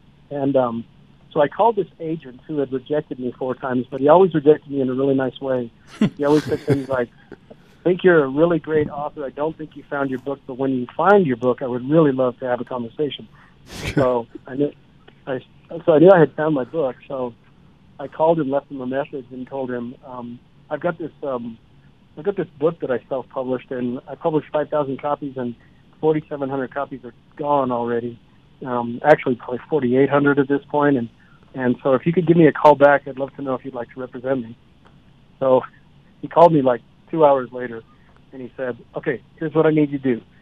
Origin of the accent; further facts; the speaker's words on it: Fort Collins, Colorado, United States; And then I went up to Fort Collins, and I grew up in Fort Collins, so I went up to the Stone Lion, and they took 100.